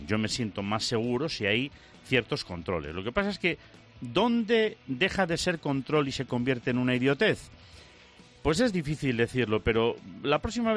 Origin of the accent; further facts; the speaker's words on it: Galicia, Spain; Oye, con todo, que yo soy gallego, con todo el respeto a mis amigos gaiteiros.